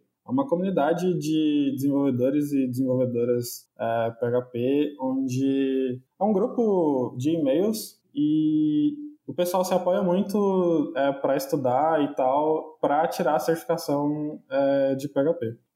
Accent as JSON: {"language": "Portuguese", "region": "São Paulo", "country": "Brazil", "said": "Eu sou de São Paulo, né?"}